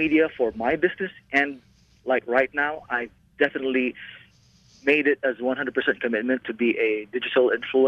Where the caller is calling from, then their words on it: Doha, Qatar; Yes, I am calling from the Middle East, exactly from Doha, Qatar.